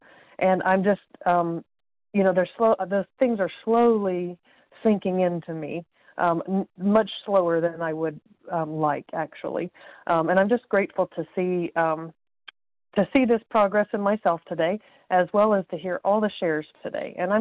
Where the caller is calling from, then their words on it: Indiana, United States; I'm calling from Indiana.